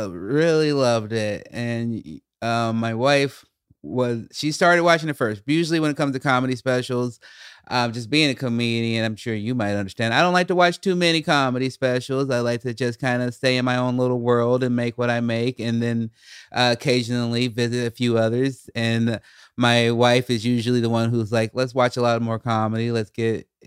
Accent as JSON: {"language": "English", "town": "Chicago", "region": "Illinois", "country": "United States", "lives_now": "Salem, United States", "said": "I was from Chicago, but I end up in this town called Salem, Oregon"}